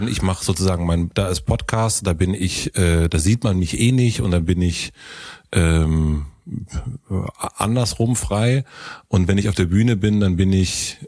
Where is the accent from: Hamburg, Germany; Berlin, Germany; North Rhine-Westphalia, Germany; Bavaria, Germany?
Berlin, Germany; wie bei uns in Berlin halt